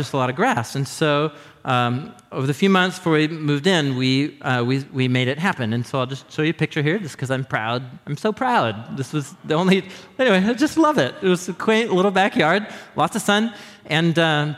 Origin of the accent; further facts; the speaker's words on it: Portland, United States; also born or lived in Madison; I grew up in Portland, but I had a long hiatus. My wife and I moved here from Portland to the upper Midwest for about 9 years